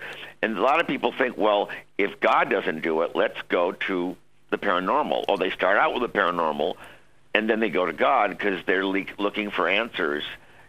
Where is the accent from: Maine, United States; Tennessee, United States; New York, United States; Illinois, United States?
Illinois, United States; Chicago; now in Los Angeles, United States; My parents and I came out here from Chicago in 1957, and I've been here ever since.